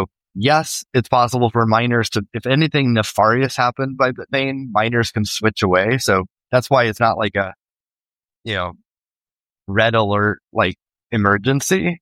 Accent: United States; And I guess we're American, yay.

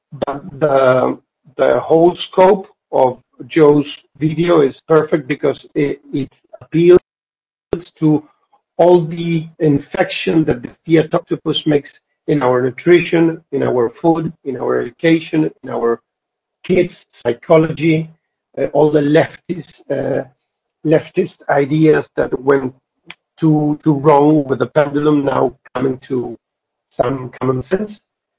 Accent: Argentina; English is a second language; I come from Argentina. I'm now in Argentina. As an Argentinian

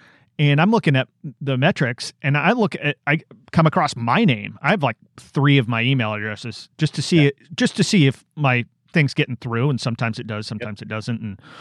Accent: Portland, Oregon, United States; where I grew up in Portland, Oregon. I grew up in Portland, Oregon.

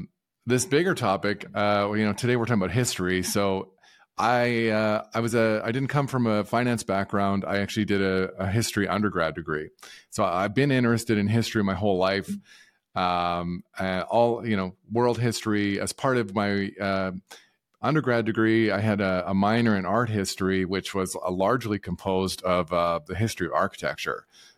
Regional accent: Canada; I'm a Canadian. Canada went really wild with money printing

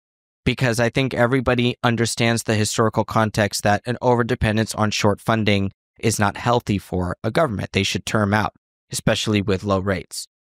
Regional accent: United States; And as an American, I see the validity in approaching those things before the Bitcoin thing

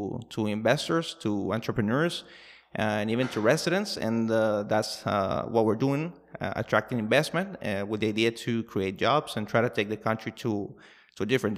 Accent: San Pedro Sula, Cortés, Honduras; English is a second language; I'm from San Pedro Sula in the mainland of Honduras, Cortes.

